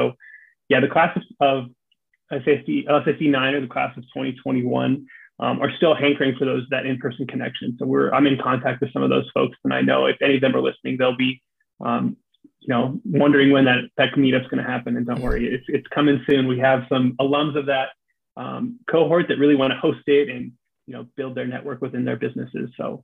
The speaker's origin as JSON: {"language": "English", "region": "Pennsylvania", "country": "United States", "tie": "born or raised there", "lives_now": "Texas, United States", "said": "where I grew up in Pennsylvania, none to be found. So once a month or so, they would try to recreate what version of it we could up in Pennsylvania."}